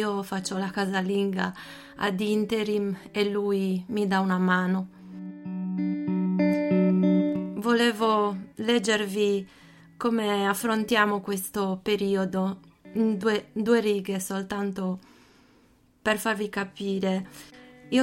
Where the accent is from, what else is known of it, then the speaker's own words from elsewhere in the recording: Carloforte, Sardinia, Italy; Sono anche molto in pensiero per il mio paese, Carloforte, che non ha un presidio medico, non ci sono ospedali e l'isola è un'isola piccola e rimane isolata.